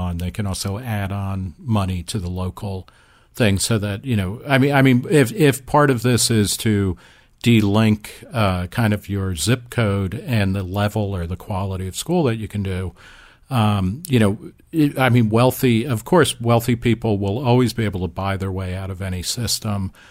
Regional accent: New Jersey, United States; also born or lived in Texas; now in Ohio, United States; And, you know, I grew up in New Jersey. I live in Ohio. I lived in Texas 20 years ago

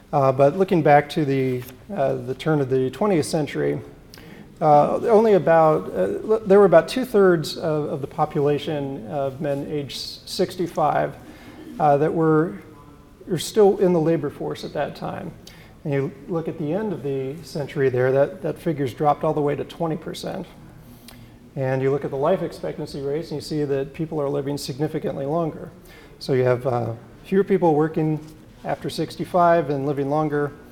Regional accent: California, United States; Now, in my home state of California

